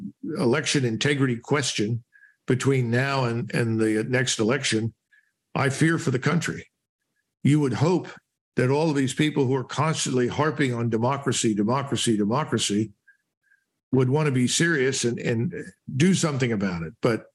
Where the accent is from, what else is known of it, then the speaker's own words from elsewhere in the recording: Philadelphia, Pennsylvania, United States; I mean, I grew up in Philadelphia. I can tell you there hasn't been a clean election in that place for 50 plus 60 years.